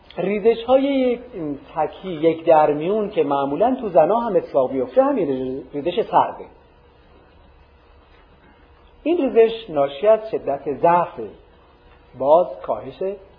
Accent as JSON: {"language": "Persian", "town": "Kashan", "region": "Isfahan", "country": "Iran", "lives_now": "Qom, Iran", "said": "گفت کجایی هستی؟ گفتم … لکن در قم درس می‌خونم."}